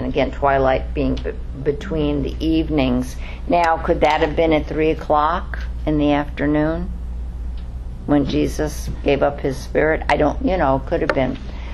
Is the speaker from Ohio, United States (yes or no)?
no; Bronx, New York, United States; Okay, I'm from the Bronx. I don't know what you're saying.